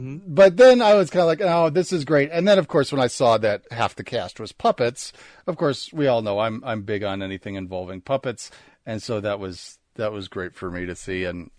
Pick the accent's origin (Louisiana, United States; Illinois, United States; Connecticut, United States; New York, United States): Illinois, United States; Chicago; But again, going back to Svengoolie, growing up in the Chicago area, I can remember Svengoolie showing Gamera movies.